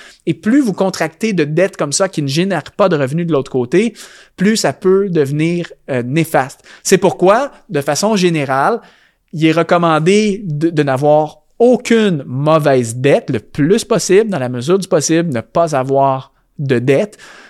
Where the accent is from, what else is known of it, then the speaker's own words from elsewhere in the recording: Canada; ton hypothèque, comme on dit chez nous au Canada.